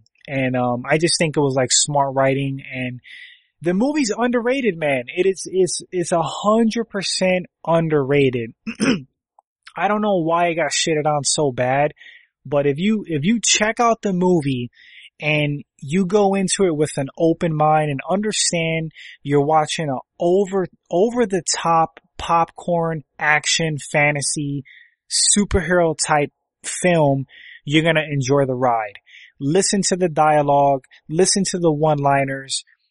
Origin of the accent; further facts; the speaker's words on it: New York, United States; born there; I was born in New York and I moved to New England, like right around, 97.